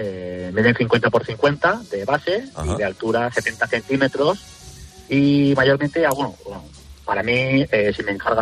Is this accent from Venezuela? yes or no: no; Valencia, Valencian Community, Spain; de Valencia.